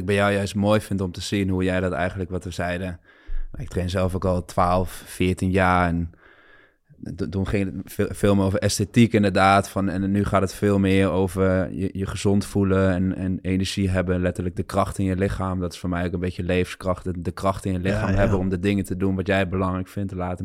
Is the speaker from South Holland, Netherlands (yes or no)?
no; Gelderland, Netherlands; Ik kom zelf uit de Achterhoek.